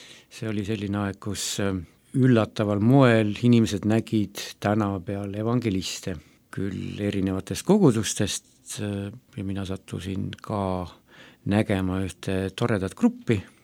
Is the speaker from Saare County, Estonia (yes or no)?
no; Otepää, Valga County, Estonia; pärit olen hoopiski väiksest linnast Otepäält ja siis olin tudengina ja mitte kristlasena, ehk pere ei ole kristlik perekond oma